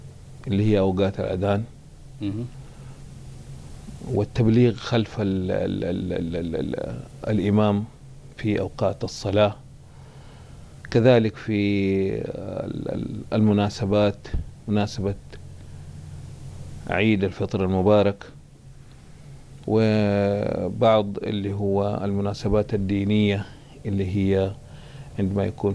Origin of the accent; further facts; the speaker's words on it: Mecca, Makkah Province, Saudi Arabia; عندنا في مكة نسميه شيخ المؤذنين